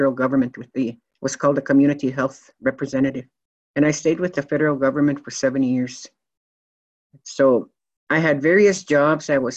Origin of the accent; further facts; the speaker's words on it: Maskwacis, Alberta, Canada; I was born and raised in Musquatchees. I was born many years ago in a tent in a cold winter in January.